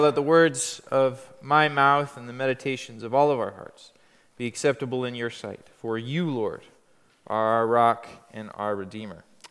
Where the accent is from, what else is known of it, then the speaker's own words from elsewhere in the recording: United States; My hosts were curious about what life was like in my home country, in the United States.